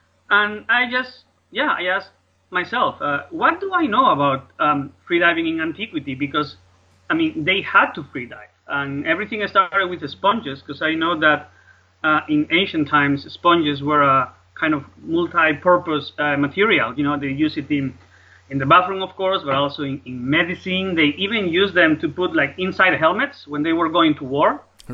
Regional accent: Vigo, Galicia, Spain; I am from Vigo, from Galicia, in the northwest corner of the Iberian Peninsula of Spain.

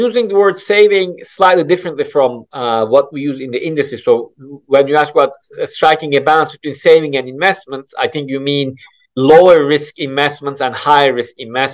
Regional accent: Turkey; I'm from Turkey originally, so Turkey is always on my horizon.

